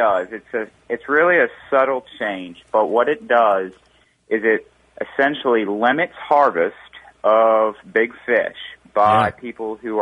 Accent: Louisiana, United States; So I grew up in Louisiana though.

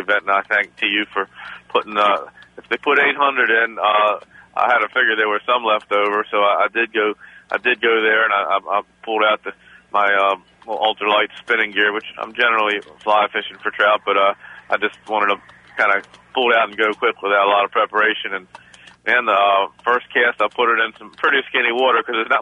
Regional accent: Randallstown, Maryland, United States; I never liked fish at all as a kid, and I grew up in Randallstown.

